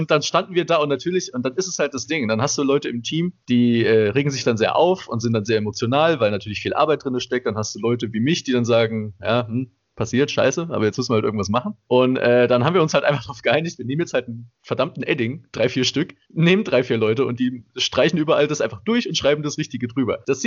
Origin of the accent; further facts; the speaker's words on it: Cologne, North Rhine-Westphalia, Germany; Ich komm aus Köln, ich feier das.